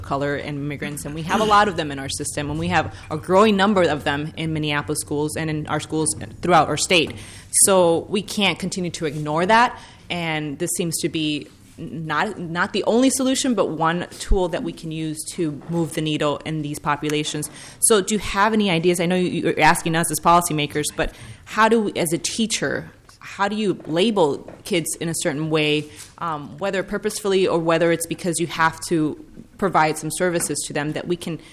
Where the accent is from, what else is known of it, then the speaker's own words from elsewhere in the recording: Puerto Rico; first language Spanish; English is a second language; I grew up in Puerto Rico, so Spanish is my first language, and I never had that label.